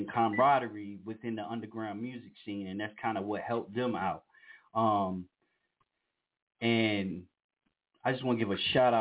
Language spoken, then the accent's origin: English; Virginia, United States; You know, me being originally from the Tidewater area